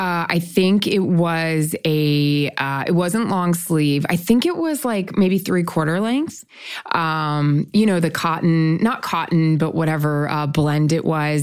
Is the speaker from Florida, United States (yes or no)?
yes; Tampa, Florida, United States; I got to Tampa Bay. I'm from Tampa Bay.